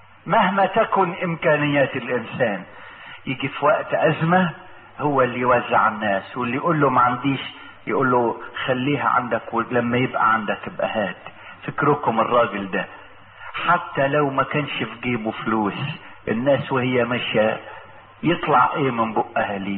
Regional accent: Egypt; يعني في زلازل ممكن تبتلع اضعاف ما عندنا في مصر

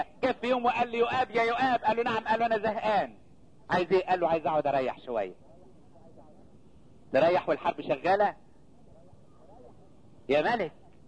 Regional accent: Upper Egypt, Egypt; انا شفت الزوان بقى بعيني عندنا في الصعيد، لان احنا فلاحين بنزرع

